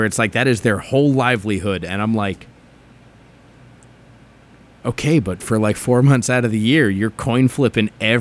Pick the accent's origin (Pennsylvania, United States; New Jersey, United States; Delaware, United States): New Jersey, United States; And as mentioned, I am from New Jersey, which basically makes me a denizen of hell.